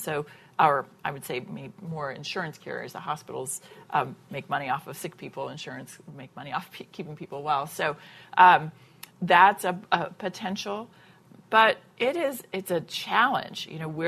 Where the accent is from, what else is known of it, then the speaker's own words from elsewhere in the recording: the South, United States; You know, I was raised as a Southerner, and, you know, you have to make sure your laundry's put away